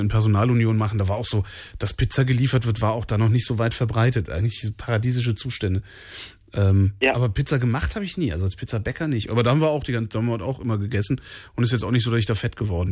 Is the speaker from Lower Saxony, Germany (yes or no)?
no; Cologne, North Rhine-Westphalia, Germany; Ja, ich bin ja auch Kölner.